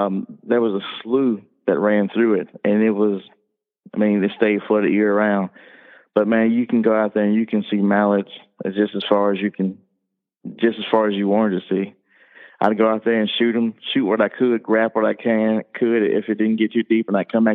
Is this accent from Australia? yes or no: no; Arkansas, United States; We did it for fellowship, but as a kid growing up in Arkansas, that's just what you do.